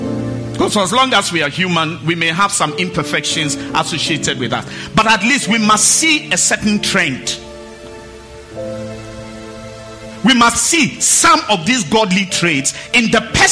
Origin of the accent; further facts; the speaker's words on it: Ghana; We are Ghanaian.